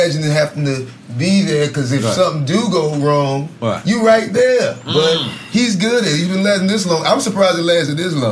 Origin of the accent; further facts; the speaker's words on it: the South, United States; I'm from the South.